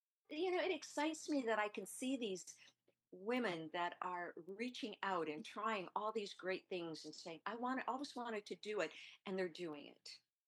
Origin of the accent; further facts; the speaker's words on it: Stillwater, Minnesota, United States; I am part of the White Earth Pebina Band, and I'm come from Stillwater, Minnesota.